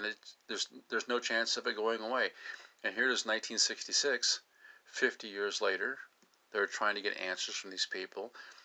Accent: Michigan, United States; many of my latest reported sightings have been in my home state of Michigan.

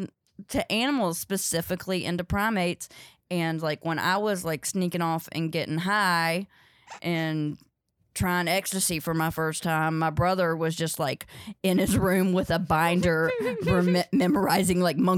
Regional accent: Rougemont, North Carolina, United States; Well, I grew up in Rougemont, North Carolina, but nobody knows where that is, so I say Durham, because it's Durham County.

